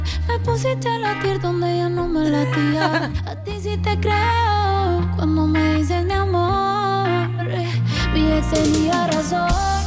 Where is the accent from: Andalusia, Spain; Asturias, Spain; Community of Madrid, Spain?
Andalusia, Spain; Sanlúcar de Barrameda; De Sanlúcar de Barrameda, Cádiz.